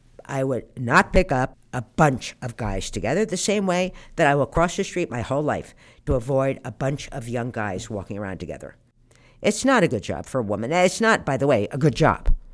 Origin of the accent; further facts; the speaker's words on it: New Jersey, United States; I knew how to drive because I was from New Jersey.